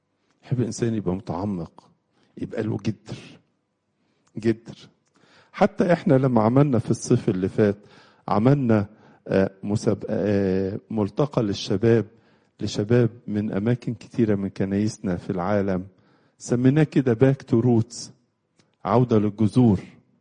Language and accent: Arabic; Egypt; وده منظر مألوف عندنا في مصر خالص مش كده برضو